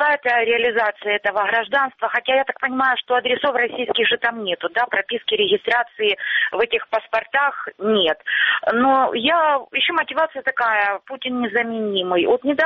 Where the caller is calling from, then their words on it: Luhansk Oblast, Ukraine; Это Луганщина